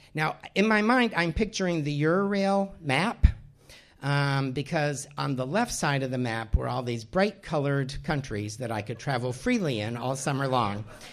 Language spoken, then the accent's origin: English; Ireland; You know, I'm Irish.